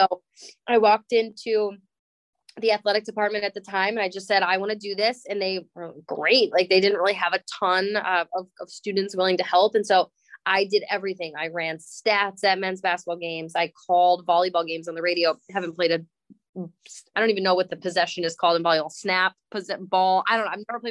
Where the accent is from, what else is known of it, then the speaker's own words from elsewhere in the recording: Minnesota, United States; Because I'm from Minnesota, born and raised